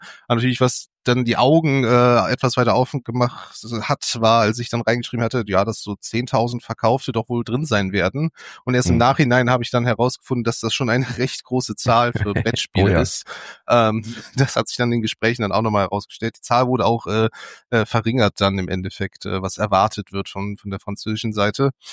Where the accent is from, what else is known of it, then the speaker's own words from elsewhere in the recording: Bergisch Gladbach, North Rhine-Westphalia, Germany; born there; Er ist auch gebürtiger Bergisch Gladbacher, da wo der Verlag auch sitzt und wo ich jetzt auch wieder wohne.